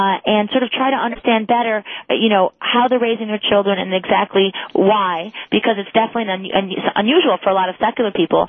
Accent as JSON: {"language": "English", "town": "Farmington Hills", "region": "Michigan", "country": "United States", "tie": "born or raised there", "lives_now": "New York City, United States", "said": "Well, I grew up in Farmington Hills, and I went to Our Lady of Mercy High School. So I was raised a Catholic, and my parents live in Franklin currently."}